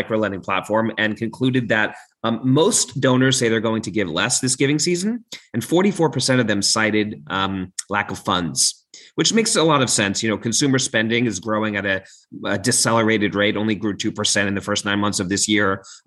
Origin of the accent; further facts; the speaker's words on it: London, United Kingdom; also born or lived in Hong Kong / New York City, United States; now in United States; I was born in Asia. I was born in Hong Kong, kind of interesting, and then grew up in London, England, and eventually made my way to the US